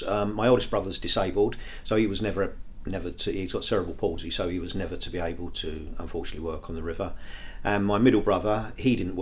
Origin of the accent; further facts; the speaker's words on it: Blackheath, London, United Kingdom; I was born 1968, 56 year old, and I was born and brought up in Blackheath, South London, top of Greenwich Park. Went to school at Blackheath and Bluecoats in Blackheath.